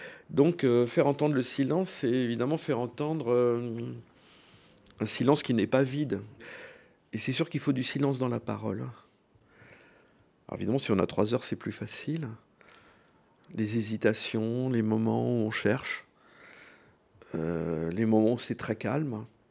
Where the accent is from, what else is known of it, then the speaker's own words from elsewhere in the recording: Paris, Île-de-France, France; Pourtant, je suis un parisien.